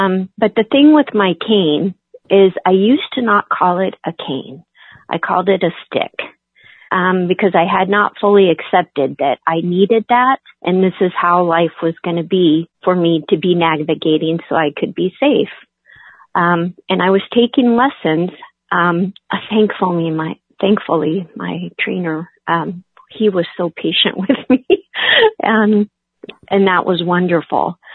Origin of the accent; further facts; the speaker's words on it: Alaska, United States; and I was born and raised in Alaska, and I live in Anchorage, Alaska